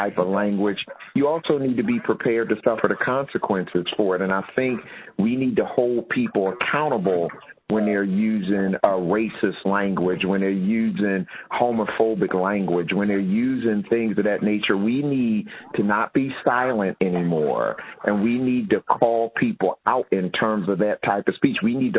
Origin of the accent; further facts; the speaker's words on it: Philadelphia, Pennsylvania, United States; there were two community centers where I grew up in West Philly.